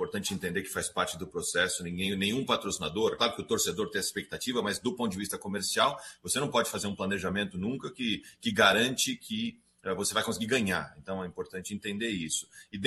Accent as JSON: {"language": "Portuguese", "country": "Brazil", "said": "Sem dúvida, como brasileiros, a gente não gosta de perder, né?"}